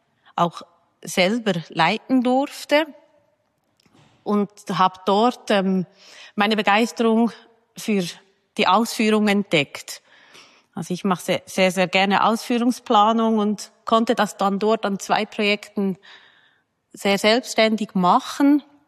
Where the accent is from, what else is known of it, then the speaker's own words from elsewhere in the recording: Bern, Switzerland; also born or lived in Zurich / Paris; Okay, ich bin in Bern aufgewachsen, bin dann für Studium nach Zürich. Dazwischen habe ich ein Jahr in Paris Praktikum und Studium gemacht